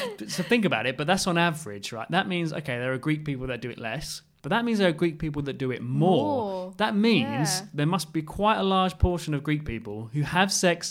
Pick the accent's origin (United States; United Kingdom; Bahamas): United Kingdom; England; There are two things people always say to us from around the world when they know we're from England.